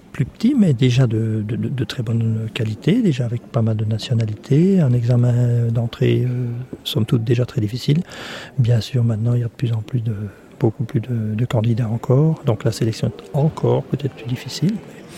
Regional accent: Belgium; Et en fait, je suis belge

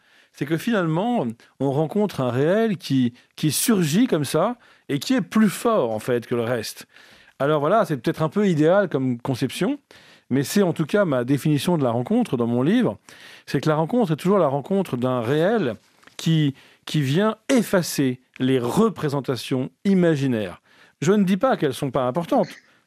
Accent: Paris, Île-de-France, France; alors moi je suis parisien et j'ai entre 40 et 50 ans

